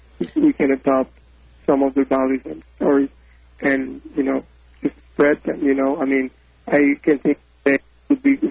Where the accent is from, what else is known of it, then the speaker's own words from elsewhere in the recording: Mexico; English is a second language; here we are, 10 people that are going to hold this candlelight in my hometown, in my city.